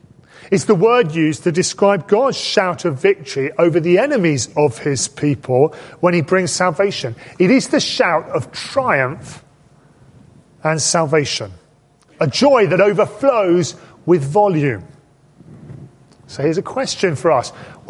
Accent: United Kingdom; But there is, I think, one significant disadvantage to being British.

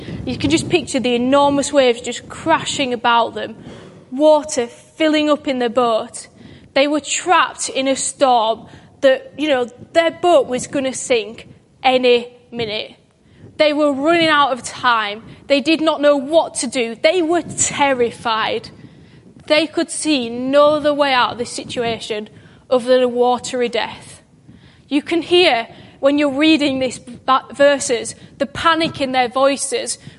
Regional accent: Dewsbury, Yorkshire and the Humber, United Kingdom; I am from God's own county of Yorkshire, amen. Thank you for humouring me with that. born and raised in a town called Dewsbury, not too far from Bradford, where Christians Against Poverty was proudly founded and is still based.

